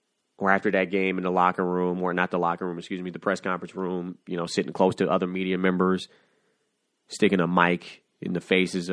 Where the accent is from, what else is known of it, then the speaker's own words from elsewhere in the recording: Detroit, Michigan, United States; one of the greatest hip-hop artists to come out of my hometown. He is doing it big, and he has a new album entitled Detroit 2